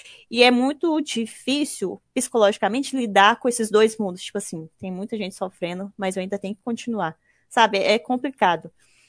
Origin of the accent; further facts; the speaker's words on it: Goiânia, Goiás, Brazil; now in Rio de Janeiro, Brazil; Eu fiquei 2 meses em casa, voltei, sou de Goiânia, né? Eu tô no Rio, voltei para casa, fiquei 2 meses em casa